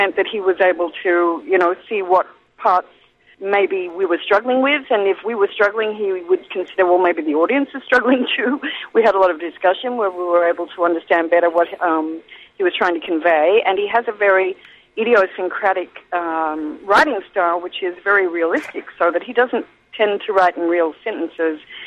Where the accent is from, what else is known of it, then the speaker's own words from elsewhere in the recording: Australia; accent: Australian; I think it's the first opportunity I've had to actually utilize my Australian accent, which isn't as Australian as it could be, but it's certainly Australian as